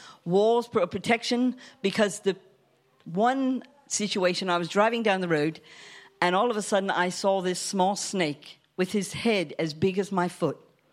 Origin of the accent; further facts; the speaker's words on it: United States; born there; accent: American twang; also born or lived in Thailand; I have a bit of a twang because I am an American born. Married an Englishman.